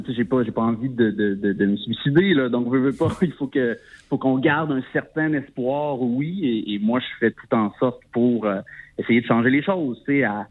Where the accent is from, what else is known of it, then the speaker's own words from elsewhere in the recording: Quebec, Canada; moi, je suis originaire de la Gaspésie, la baie des Chaleurs.